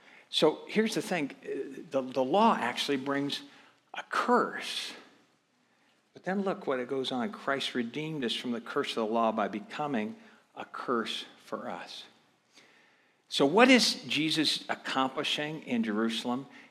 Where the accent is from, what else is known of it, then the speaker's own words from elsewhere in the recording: Philippines; born there; I grew up in a missionary family. I was born in the Philippines